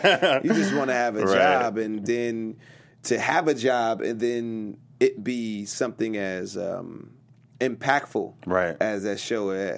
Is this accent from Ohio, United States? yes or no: no; Rialto, California, United States; also born or lived in Bellflower / Compton; Ah, man, I was born in Bellflower, California, which is, a neighbor city to Compton, where I grew up till I was about nine. Until I was seven. Then I moved to Rialto. Which is, what I claim is my hometown.